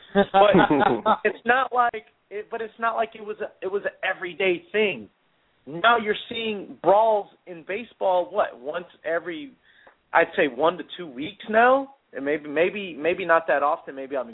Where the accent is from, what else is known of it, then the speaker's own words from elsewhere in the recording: Chicago, Illinois, United States; Ryan Sandberg growing up in Chicago.